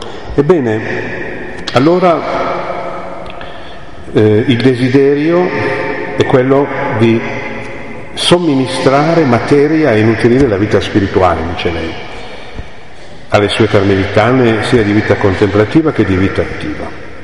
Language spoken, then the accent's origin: Italian; Cavour, Piedmont, Italy; born there; la mia mamma è di Cavour, io stesso sono nato a Cavour